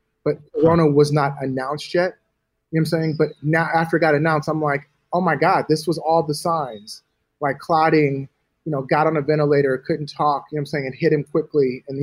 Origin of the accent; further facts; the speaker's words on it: Los Angeles, California, United States; I'm from LA. I'm from Hollywood. Why would I not go back home?